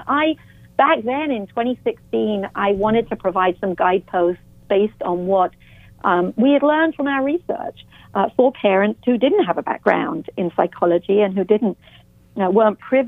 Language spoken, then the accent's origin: English; England, United Kingdom; I'm British, originally from England, as I mentioned earlier.